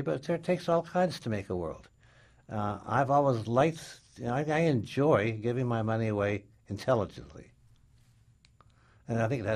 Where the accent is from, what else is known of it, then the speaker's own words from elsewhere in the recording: Montreal, Quebec, Canada; Well, I was came from Montreal, not from Toronto.